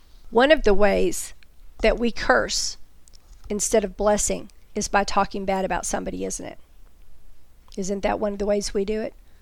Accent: Texas, United States; Just keeping it real here, y'all. I'm a Texan. Y'all know that.

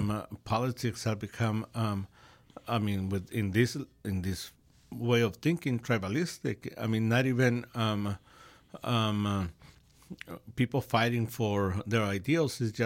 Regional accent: Mexico; I am from Mexico, right?

